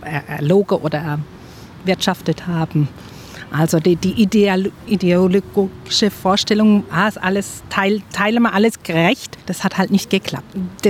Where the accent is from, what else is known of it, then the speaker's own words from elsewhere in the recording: Germany; Wo ich aufgewachsen bin, in der BRD, unser System.